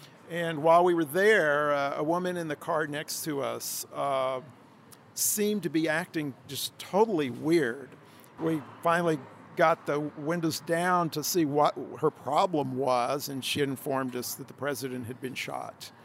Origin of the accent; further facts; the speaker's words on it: Dallas, Texas, United States; I'm from Dallas.